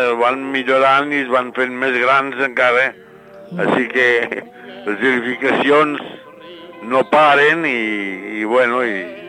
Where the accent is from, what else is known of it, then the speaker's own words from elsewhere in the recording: Falset, Catalonia, Spain; Soc espanyol aquí.